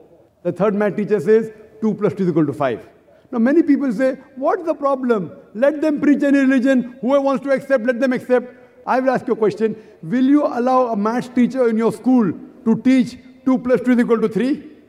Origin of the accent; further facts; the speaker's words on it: India; I'm an Indian. Geographically, I'm a Hindu because I'm an Indian. But practicing Muslim, I'm a practicing Muslim. It's my birthright in this country to preach, propagate, and practice this religion.